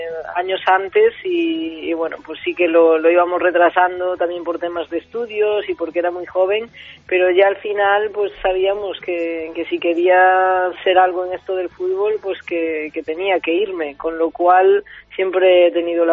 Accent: Galicia, Spain; como buena gallega no me cuesta hacer las maletas

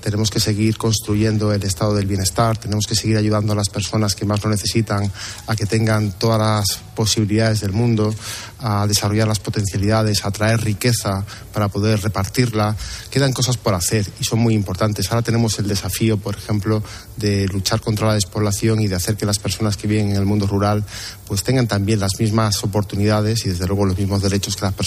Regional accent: La Línea de la Concepción, Andalusia, Spain; born there; also born or lived in Guadalajara; Sí, Cádiz es la tierra de mis abuelos, de mis padres. Yo nací en la línea de la Concepción, me siento también andaluz y gaditano, a la vez que me siento de Guadalajara y castellano-manchego y español por los cuatro costados.

